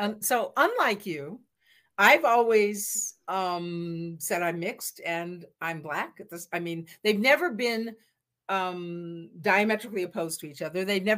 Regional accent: Seattle, Washington, United States; And again, you know, for context, I'm born in the Pacific Northwest. I'm from Seattle, but my Black dad and my Jewish mom, Jews were not white at that time, caveat, were from the North and married in Seattle

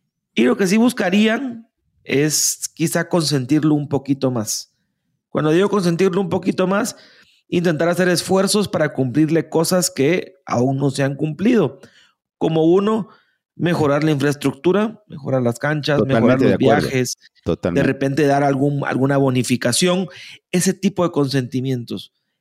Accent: Guatemala; born there; somos malinches, así nacimos en Guatemala.

